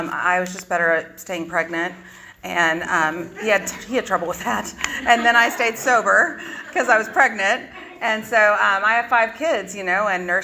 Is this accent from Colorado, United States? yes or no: no; San Angelo, Texas, United States; accent: Texas twang; I am from West Texas, a little town called San Angelo. If you're from there, it's one word, San Angelo. And I try really hard not to sound like I'm from Texas, but when I talk about it, it tends to come out. So you'll probably hear a little twang.